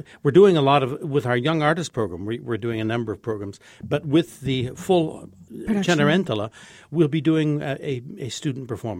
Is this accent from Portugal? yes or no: no; Kansas City, Missouri, United States; It started in Kansas City, my home country, in 2004